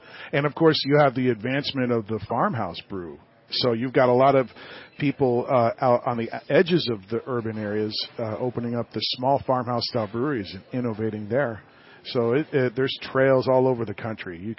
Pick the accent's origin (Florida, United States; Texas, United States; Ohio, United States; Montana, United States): Florida, United States; Tampa; Well, actually, I grew up here in Tampa.